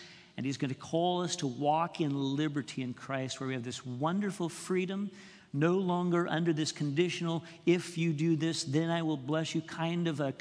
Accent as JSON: {"language": "English", "region": "Southern US", "country": "United States", "accent": "southern", "said": "every once in a while I slide in my southern accent, and I don't mean to do it, but I've been in Arkansas a long time"}